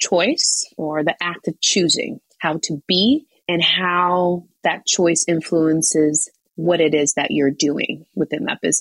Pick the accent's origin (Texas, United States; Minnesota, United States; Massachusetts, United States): Massachusetts, United States; Boston; now in Amsterdam, Netherlands; I was born in America. I also claim Boston, Massachusetts. But I'm a first generation Cape Verdean American